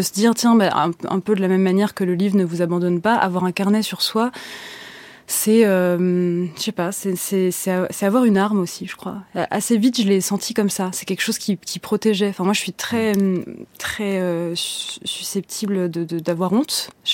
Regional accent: Rezé, Pays de la Loire, France; je viens donc de Rezé, une petite ville à côté de Nantes

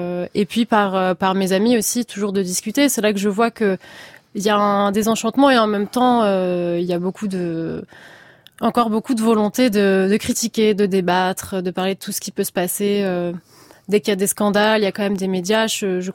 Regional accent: France

